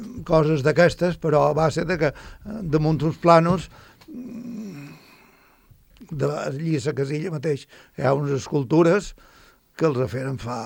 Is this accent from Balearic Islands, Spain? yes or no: yes; Formentera, Balearic Islands, Spain; jo, quan vaig començar de petit a Formentera, hi havia 5 ferreries.